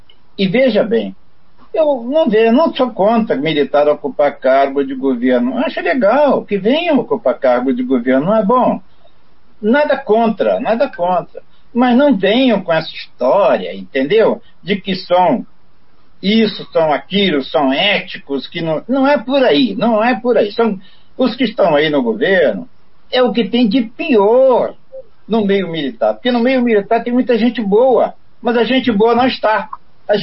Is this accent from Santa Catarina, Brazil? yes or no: no; Niterói, Rio de Janeiro, Brazil; moved away as an adult; now in Foz do Iguaçu, Brazil; Eu vim de Niterói. Eu vim de Niterói em 1967 fazer a guerrilha rural contra a ditadura. De lá para cá aconteceram muitas coisas e eu me tornei paranaense. Sou até cidadão honorário de Foz do Iguaçu.